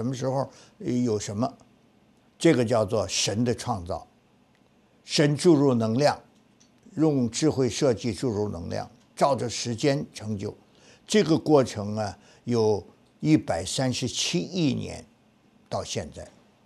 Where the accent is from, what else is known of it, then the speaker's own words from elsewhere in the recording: China; 我们中国人也不敢想这个永远，他也没有这个观念。